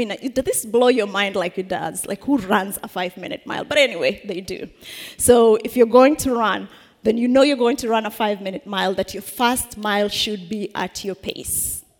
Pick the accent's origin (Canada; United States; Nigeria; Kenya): Kenya; I'm Kenyan. And the first thing they want to say is, oh, by the way, do you run? I said, oh, I'm the Kenyan that doesn't run. I'm that Kenyan.